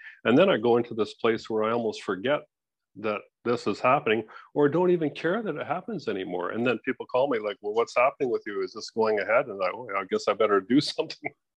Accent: Canada; moved away as an adult; now in Mexico; I'm in Mexico, I'm a Canadian. This time when I came to Mexico, I came here indefinitely. I've sold my house in Canada, which was a big step to do that.

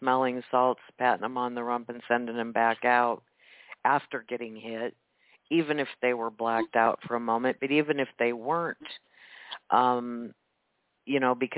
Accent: Nebraska, United States; You know, I'm from Husker land here, and I'm trying to think that we were called the Bug Eaters back then

